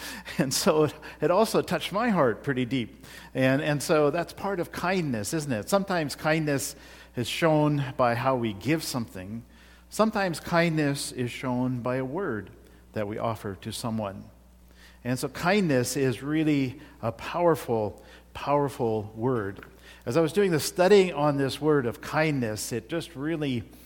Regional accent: India; moved away; You see, I grew up in India where there are beggars all over the place.

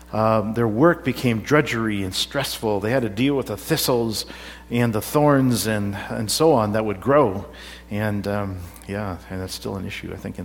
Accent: India; now in Canada; I know this was a real issue when I came from Canada, from India to Canada. It was not easy. It was like a culture shock

